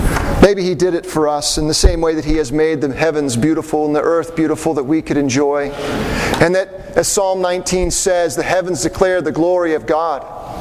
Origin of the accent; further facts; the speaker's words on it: Salem, Oregon, United States; they're always mentioning Salem, Oregon. I'm thinking, I'm from Salem. I just came from there.